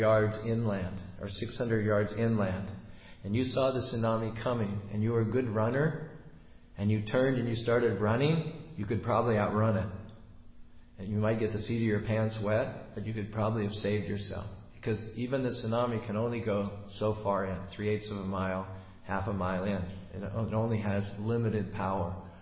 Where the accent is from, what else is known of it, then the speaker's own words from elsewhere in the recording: United States; I mean, I come from America, and I'm just absolutely floored by the price of real estate here.